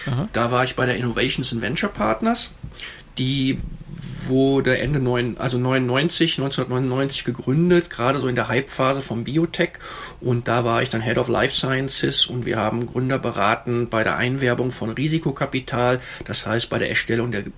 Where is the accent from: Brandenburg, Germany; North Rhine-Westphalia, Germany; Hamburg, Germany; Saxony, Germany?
North Rhine-Westphalia, Germany; Leverkusen; Ich bin aufgewachsen in Leverkusen